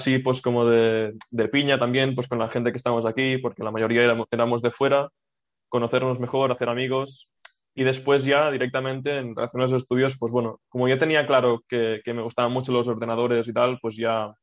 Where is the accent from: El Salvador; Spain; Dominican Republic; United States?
Spain; Sort, Catalonia; soy de Sort y hice mi bachillerato también ahí.